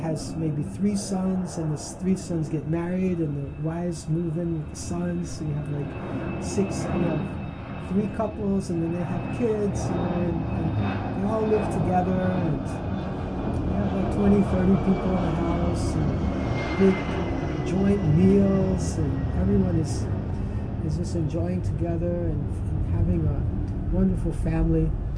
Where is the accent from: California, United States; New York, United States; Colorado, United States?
New York, United States; New York City; born there; which is the same year I was born in New York City.